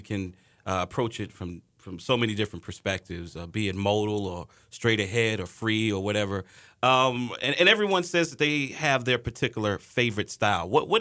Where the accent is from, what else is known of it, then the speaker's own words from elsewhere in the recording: Atlanta, Georgia, United States; because you're from Atlanta, born and raised, and we're a rare breed.